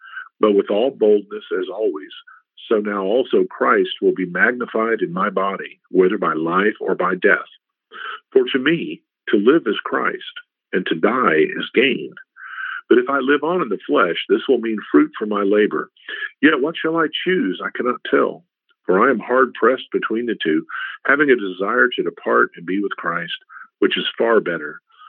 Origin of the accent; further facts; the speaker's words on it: San Antonio, Texas, United States; I grew up around San Antonio, Texas. San Antonio is that way.